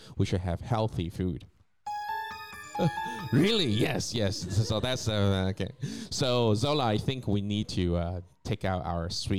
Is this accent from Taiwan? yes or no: yes; Taiwan; I'm from Taiwan.